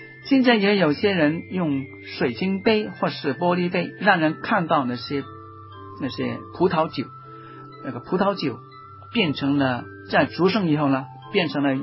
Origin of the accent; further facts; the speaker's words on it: Guangdong, China; 好像油能够我们广东人也用百花油